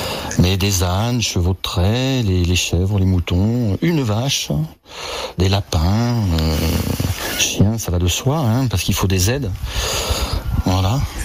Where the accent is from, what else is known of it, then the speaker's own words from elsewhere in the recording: Nouvelle-Aquitaine, France; moved away as an adult; Moi, je suis du Poitou, donc c'est un peu loin d'ici, hein, c'est l'ouest de la France. Et maintenant, j'habite en Vaucluse depuis bien longtemps.